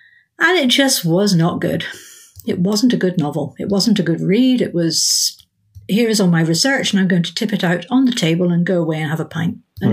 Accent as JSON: {"language": "English", "town": "Aberdeen", "region": "Scotland", "country": "United Kingdom", "tie": "born or raised there", "said": "the one that's set in Aberdeen, because Aberdeen is my hometown."}